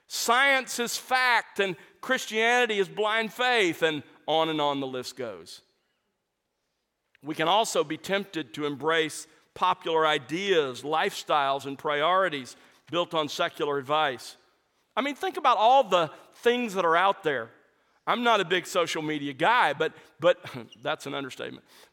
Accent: Alabama, United States; Some of you know that I grew up in South Alabama, and our family lived on the edge of civilization

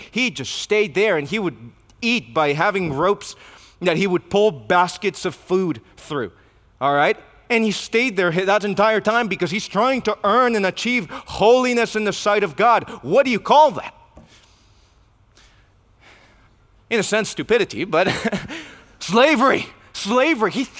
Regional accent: Mexico; I'm from Mexico

